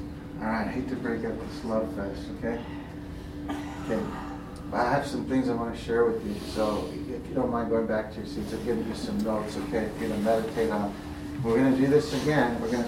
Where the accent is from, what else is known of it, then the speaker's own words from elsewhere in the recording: Baghdad, Arizona, United States; when I was growing up in Baghdad, Arizona, okay? And Gigi was the coolest cat in Baghdad, Arizona.